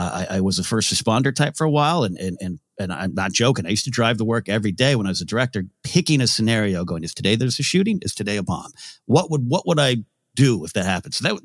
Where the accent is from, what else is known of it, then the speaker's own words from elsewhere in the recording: United States; I drove up to my hometown and all along the 101 freeway and every overpass was a flag, a heart, a this and a that.